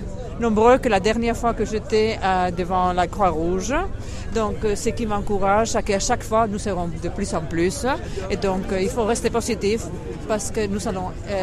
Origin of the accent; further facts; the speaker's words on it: Spain; Moi, en tant qu'Espagnole, fonctionnaire, mère, et mon mari en tant qu'Allemand. Et nous sommes ici, lui en tant que protestant, moi en tant que catholique.